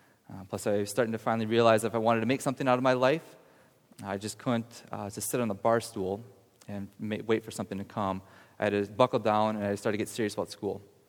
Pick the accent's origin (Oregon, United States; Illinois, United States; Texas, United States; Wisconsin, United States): Wisconsin, United States; Wausau; I went to one of the UW Extension Centers near where I grew up in Wausau, University of Marathon County.